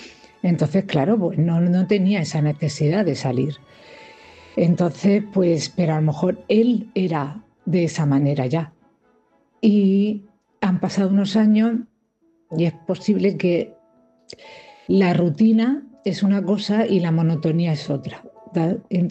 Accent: Cartagena, Region of Murcia, Spain; de Cartagena.

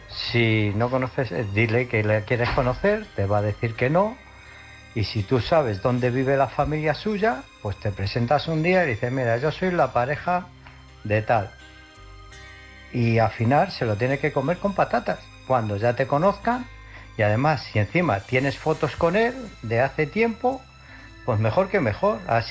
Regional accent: Illescas, Castilla-La Mancha, Spain; de Illescas.

